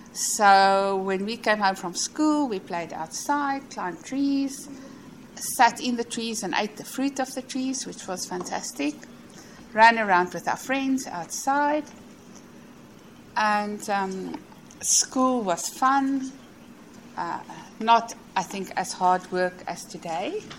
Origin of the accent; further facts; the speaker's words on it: South Africa; I'm South African, but I also have a British nationality. But I was born in South Africa and I studied there.